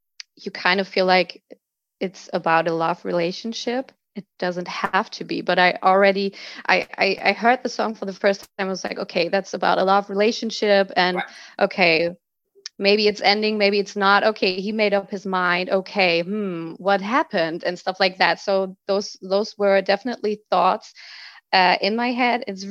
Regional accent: Germany; first language German; English is a second language; So for me, I'm from Germany.

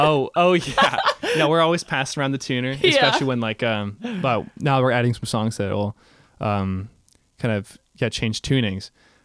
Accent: California, United States; four streets down from Hollywood.

